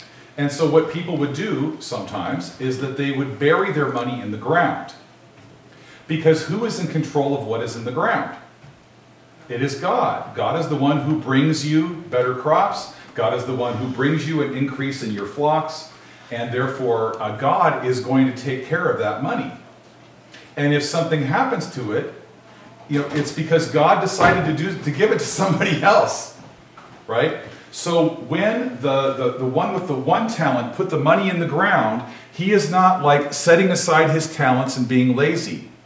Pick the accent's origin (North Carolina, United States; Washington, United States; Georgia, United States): Washington, United States; I grew up in the Palouse country in eastern Washington State. My town, my church, all the wealth around in the farms, where did it come from?